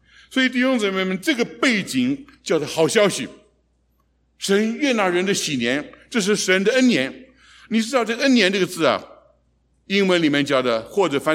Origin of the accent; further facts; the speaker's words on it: China; 像我们中国人的思想，只要你一个人有教育总有希望